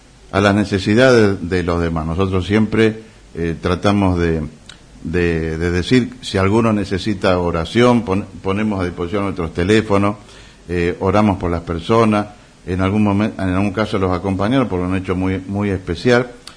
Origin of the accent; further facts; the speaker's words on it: Santa Rosa de Calamuchita, Córdoba, Argentina; bueno, yo soy de Santa Rosa, de Villa del Dique, de Embalse